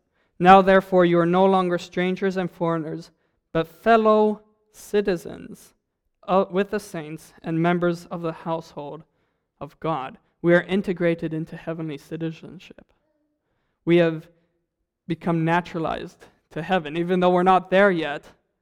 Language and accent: English; Zambia; growing up in Zambia, you're kind of oblivious to a lot of things going on. And going back to Zambia